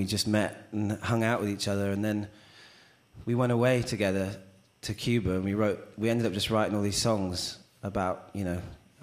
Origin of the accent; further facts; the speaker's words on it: Porthcawl, Wales, United Kingdom; my family are from a traveling fairground, and they were settled when I was born in Porthcawl in South Wales, and they had an arcade on the fair.